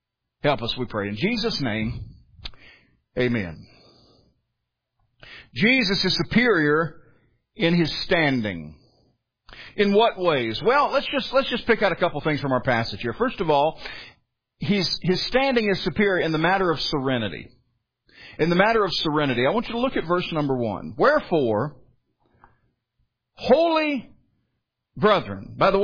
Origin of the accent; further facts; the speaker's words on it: United States; born there; I'm a good, proud American. I thank the Lord that I was born in America.